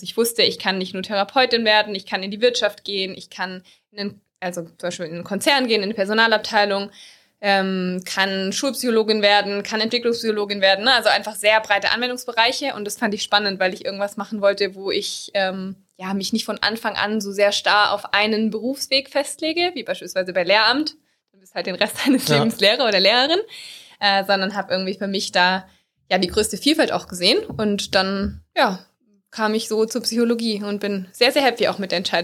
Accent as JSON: {"language": "German", "region": "Baden-Württemberg", "country": "Germany", "tie": "born or raised there", "also_born_or_lived": "Heidelberg", "accent": "Swabian", "lives_now": "Cologne, Germany", "said": "ich bin 30 Jahre alt, lebe in Köln. Gebürtig komme ich aus dem Schwabenland. Man hört es vielleicht leicht an meinem Dialekt. Also aus einem kleinen, wirklich sehr kleinen Dorf zwischen Stuttgart und Ulm, da bin ich aufgewachsen."}